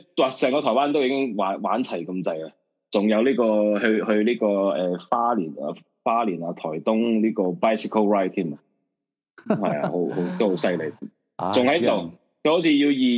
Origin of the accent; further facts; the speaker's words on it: Malaysia; now in China; 本身我是马来西亚人，但我住在大陆。